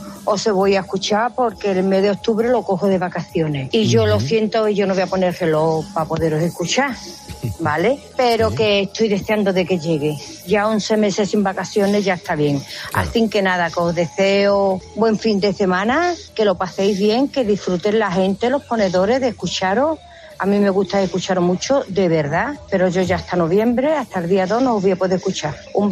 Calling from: Dos Hermanas, Andalusia, Spain; de Dos Hermanas, Sevilla.

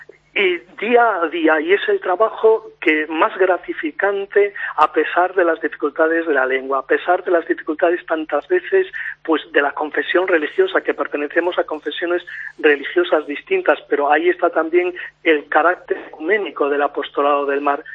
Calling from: A Coruña, Galicia, Spain; Yo hablo desde La Coruña.

